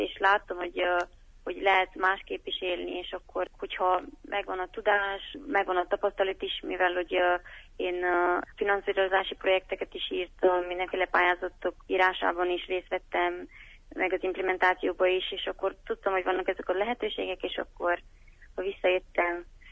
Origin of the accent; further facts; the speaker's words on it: Magyarfalu, Bacău County, Romania; 1995-ben születtem Bákó megyében, Magyar faluban. Az általános iskolát a falumban végeztem, románul.